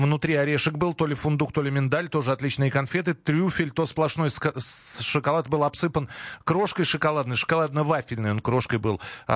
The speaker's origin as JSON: {"language": "Russian", "region": "Moscow", "country": "Russia", "tie": "born or raised there", "said": "я хоть и родился в Москве и вырос в Москве, но у нас не было в семье большого достатка"}